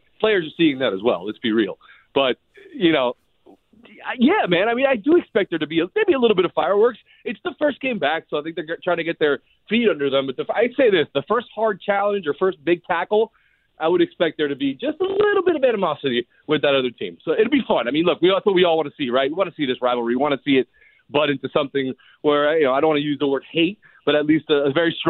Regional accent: Miami, Florida, United States; So I expect all the Inter-Miami fans, all my hometown boys, all you guys over there

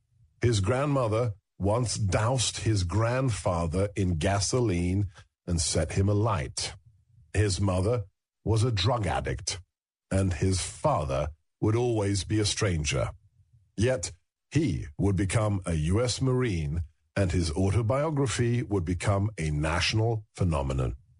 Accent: London, United Kingdom; now in United States; Remember, I was born in London. My parents might have been refugees from Central Europe, but I went through the British education system

